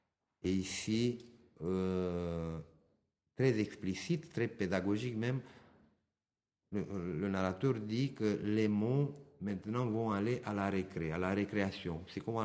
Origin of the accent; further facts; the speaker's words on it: Romania; Dans mon pays d'origine, le pays de là-bas, la Roumanie